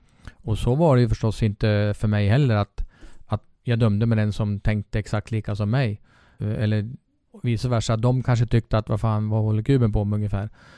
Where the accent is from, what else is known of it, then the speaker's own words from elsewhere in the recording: Gävle, Gävleborg County, Sweden; för jag är från Gävle.